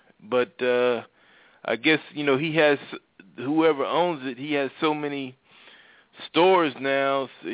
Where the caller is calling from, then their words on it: Pennsylvania, United States; I'm calling from Pennsylvania.